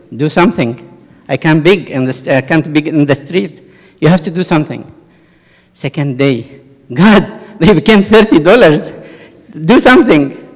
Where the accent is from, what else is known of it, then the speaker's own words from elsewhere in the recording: Egypt; English is a second language; I came from Egypt. This is my uniform. I'm praying. I'm a priest. I'm a Coptic, and so on.